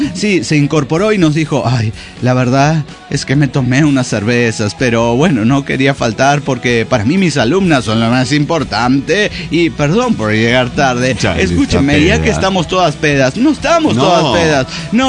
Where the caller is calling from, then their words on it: Córdoba, Argentina; Hola, ¿cómo están, amigos?